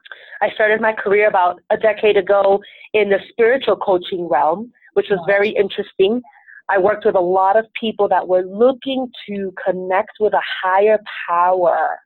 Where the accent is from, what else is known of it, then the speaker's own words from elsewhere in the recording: Venezuela; born there; first language Spanish; English is a second language; Latina women of African-American descent, which is what I am, because although I was born in Venezuela, Spanish is my first language. I'm very proud of where I'm from. My parents are actually from the Caribbean. They were born in Haiti.